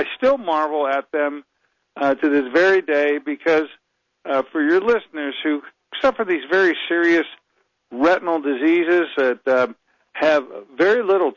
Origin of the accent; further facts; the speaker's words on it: Pittsburgh, Pennsylvania, United States; in my hometown, my area, which happens to be your hometown, too. And that's Pittsburgh, Pennsylvania.